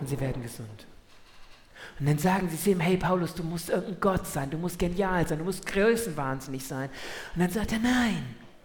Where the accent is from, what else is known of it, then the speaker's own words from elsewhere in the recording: Cologne, North Rhine-Westphalia, Germany; Ja, ich habe schon ganz schön Schwäbisch angelernt. Ja. Ich komme eigentlich aus Köln